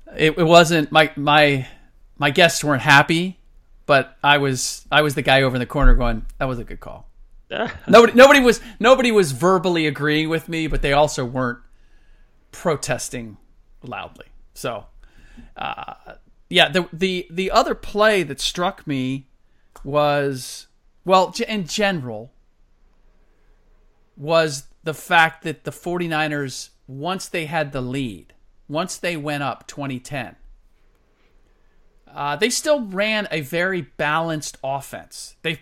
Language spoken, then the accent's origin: English; Midwest, United States; Midwestern boy, that being me, born and raised in the Midwest.